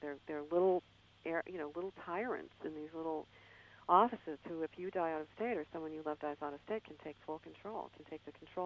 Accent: Minnesota, United States; now in Los Angeles, United States; I am originally from Minnesota, and through family contacts back in Minnesota, though I live in Los Angeles

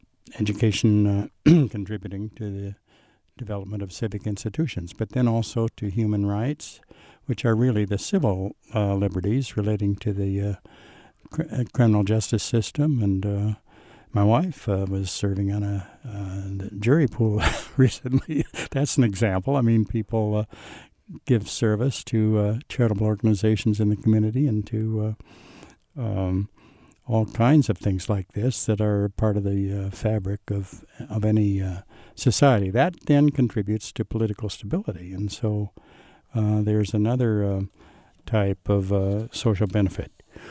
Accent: Clinton, Iowa, United States; Well, my home was in Clinton, Iowa, on the Mississippi, and I went to the University of Iowa as an undergraduate.

